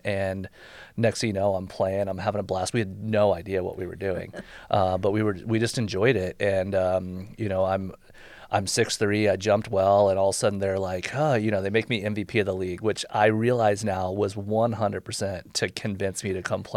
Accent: Houston, Texas, United States; I played every sport growing up. I grew up in Houston, Texas.

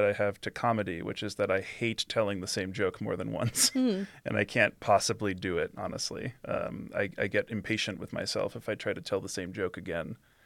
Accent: New York, United States; I grew up outside New York City, so after undergrad, I moved back with my parents and went into Manhattan

